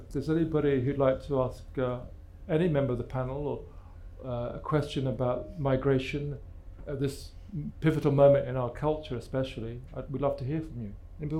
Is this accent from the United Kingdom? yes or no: yes; Luton, East of England, United Kingdom; So we used to have a game when I was growing up in Luton.